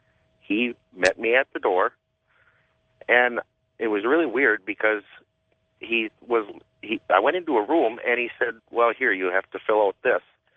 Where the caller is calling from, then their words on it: Menasha, Wisconsin, United States; from Menasha, Wisconsin.